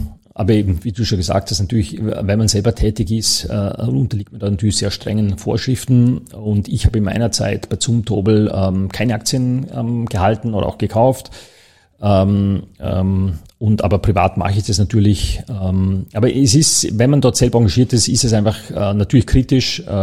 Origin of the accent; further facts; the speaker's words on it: Dornbirn, Vorarlberg, Austria; Und es war natürlich für mich toll als Vorarlberger. Ich bin in Dornbirn zur Schule gegangen